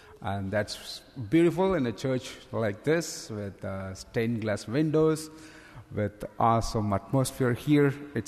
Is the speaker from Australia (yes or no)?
no; Southeast India, India; first language Tamil; English is a second language; now in United States; I come from India, southeast part of India. We used to say like every state has its own. I speak Tamil, that's my mother tongue.